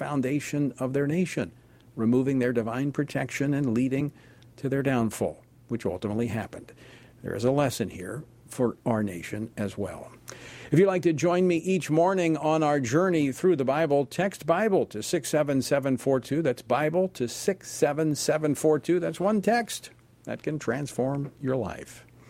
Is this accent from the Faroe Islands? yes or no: no; Louisiana, United States; when Louisiana, my home state, had their midterm.